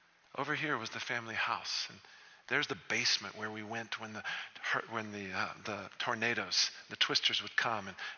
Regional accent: Pofadder, Northern Cape, South Africa; Nobody's from nowhere, right? I was from Pufadder, right?

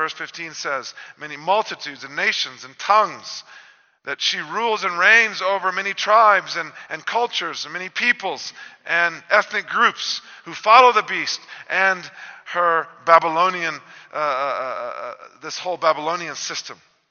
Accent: Bible Belt, United States; including where I grew up in the Bible Belt in the States

